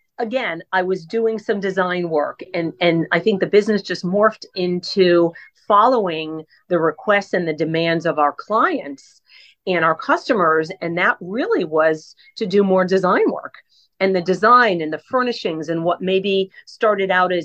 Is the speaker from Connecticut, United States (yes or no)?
yes; Connecticut, United States; So again, we're from the Northeast. You had mentioned you grew up in New York. We're from Connecticut.